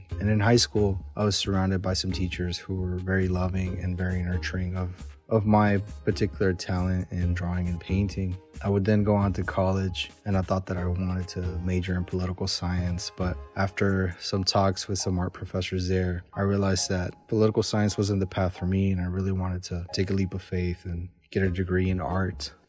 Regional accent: Guanajuato, Mexico; moved away; I'm originally from Guanajuato, Mexico, and I've spent here the majority of my life.

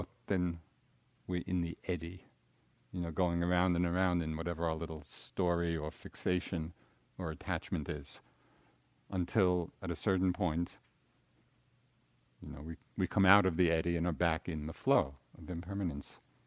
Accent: Massachusetts, United States; I mean, I'm from Central Mass. It didn't mean anything to me

